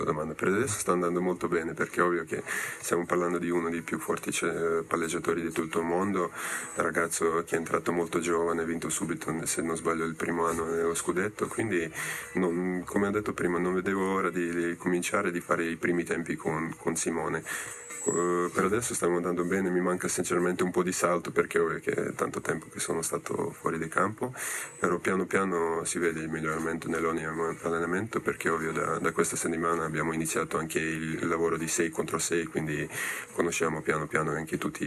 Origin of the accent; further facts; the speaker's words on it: Novi Sad, Vojvodina, Serbia; Italian is a second language; now in Italy; perché ovvio che anche vengo da Novi Sad, dove la regione è tutta piatta, no?